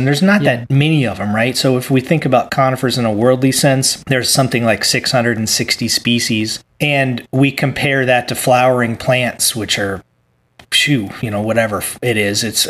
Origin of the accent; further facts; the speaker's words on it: Virginia, United States; now in California, United States; I grew up in Virginia in the Appalachian and the Piedmont and the Appalachian Mountains. And there's some conifers there. But when I moved to California, my mind was blown.